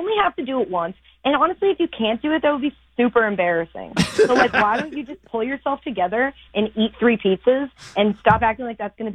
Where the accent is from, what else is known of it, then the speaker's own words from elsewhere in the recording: Northeast, United States; because I was raised in the Northeast.